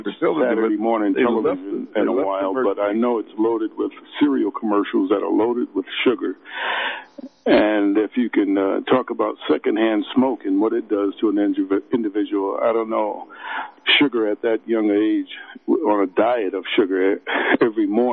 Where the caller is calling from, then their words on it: Denver, Colorado, United States; I'm calling from Denver.